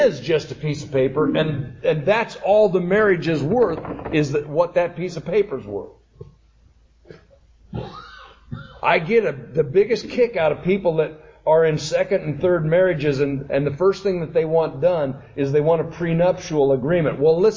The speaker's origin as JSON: {"language": "English", "town": "St. George", "region": "Utah", "country": "United States", "said": "I came all the way from St. George, Utah to Eugene, Oregon to marry a young man"}